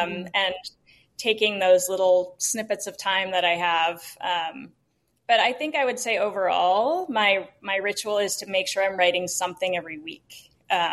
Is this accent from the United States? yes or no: yes; Newport Beach, California, United States; I grew up in Newport Beach, California.